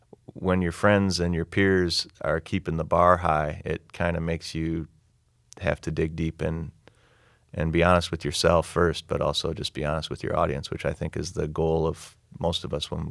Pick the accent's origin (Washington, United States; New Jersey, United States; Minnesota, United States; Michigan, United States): Michigan, United States; Detroit; But I still remember a time, like when I was growing up in Detroit, I remember how people walked around.